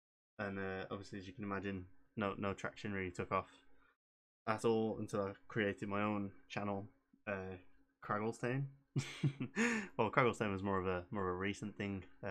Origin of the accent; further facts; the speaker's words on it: Wolverhampton, West Midlands, United Kingdom; am 25 years old. Yes, young. I'm not sure which way you say that now. I'm from Wolverhampton in the West Midlands.